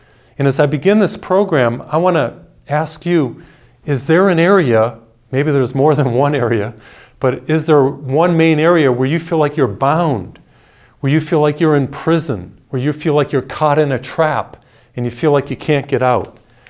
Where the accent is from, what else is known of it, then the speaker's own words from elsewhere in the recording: Massachusetts, United States; I come from New England, from Massachusetts.